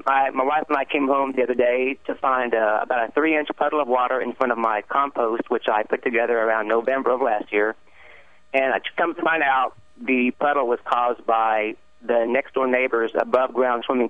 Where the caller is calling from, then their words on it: Waco, Texas, United States; Just fine. And I'm from Waco, Texas.